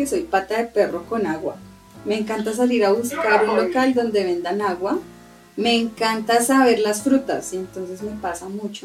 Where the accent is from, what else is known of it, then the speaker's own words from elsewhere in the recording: Colombia; es un honor hacer parte de este equipo como colombiana.